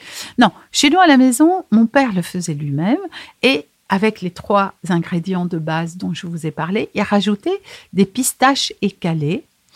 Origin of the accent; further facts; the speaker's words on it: Aleppo, Aleppo Governorate, Syria; born there; moi je suis née à Alep